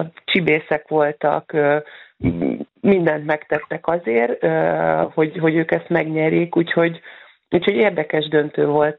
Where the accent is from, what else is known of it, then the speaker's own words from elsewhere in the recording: Sopron, Győr-Moson-Sopron, Hungary; egyébként én is soproniként, még Sopronban játszottam